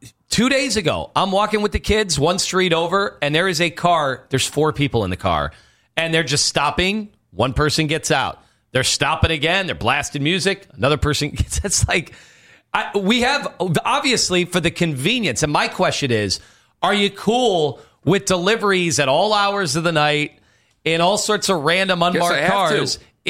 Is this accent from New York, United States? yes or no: no; Chesterland, Ohio, United States; because I grew up in Chesterland